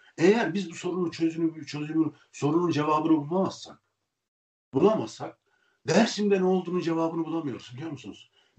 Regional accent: Sivas, Turkey; Ben buna bakarken ben Sivaslıyım ya.

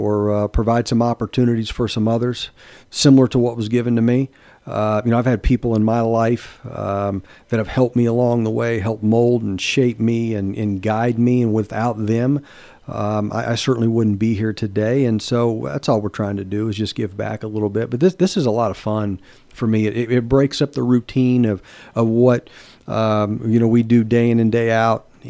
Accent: Wichita, Kansas, United States; born there; You know, my parents are from Kansas. I was born in Wichita.

